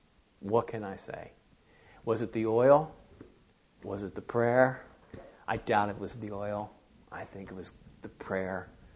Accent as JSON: {"language": "English", "region": "New Jersey", "country": "United States", "tie": "born or raised there", "said": "I had a friend or that I grew up with in South Jersey"}